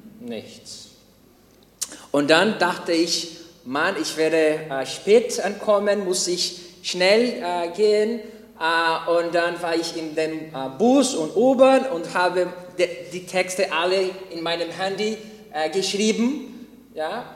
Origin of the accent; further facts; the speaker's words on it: Brazil; German is a second language; Ich bin eigentlich Brasilianer und ja, ich hoffe, dass ihr sehr Geduld mit meiner grammatischen Fehler sein werdet.